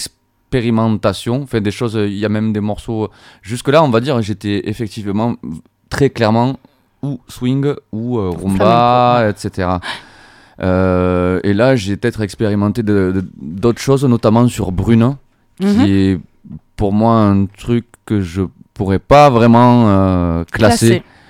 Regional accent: France; born there; Non, moi, je suis né en France.

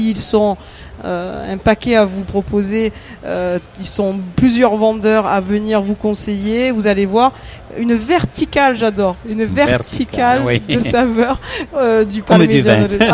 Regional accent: Italy; Pourtant, on est italien

